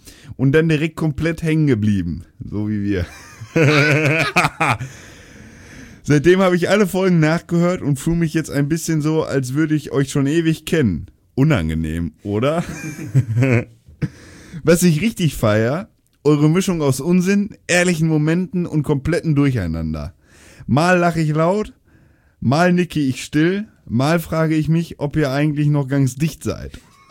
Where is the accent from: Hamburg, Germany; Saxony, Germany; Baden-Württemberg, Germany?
Hamburg, Germany; born there; ich bin ja auch ein gebürtiger Hamburger.